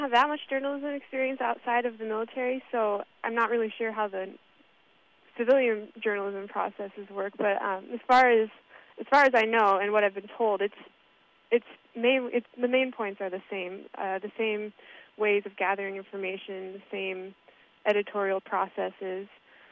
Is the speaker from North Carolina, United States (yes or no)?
no; West Des Moines, Iowa, United States; I was born and raised in West Des Moines.